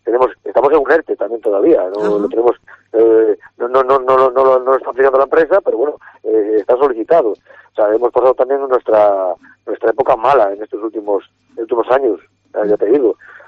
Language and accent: Spanish; Castile and León, Spain; la mayoría somos de aquí del Bierzo, todos.